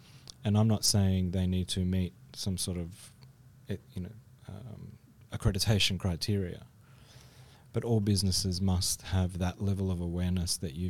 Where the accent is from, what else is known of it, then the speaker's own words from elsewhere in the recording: Footscray, Victoria, Australia; David and I grew up in Footscray.